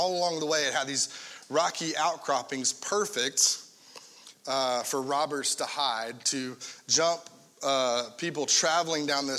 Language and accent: English; the South, United States; Which is weird because growing up in the South, there's a thing called a mater sandwich.